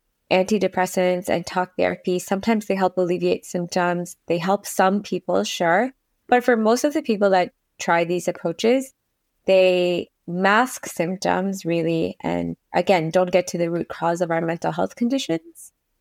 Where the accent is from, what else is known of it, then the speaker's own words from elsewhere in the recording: Toronto, Ontario, Canada; So I grew up in Toronto, Canada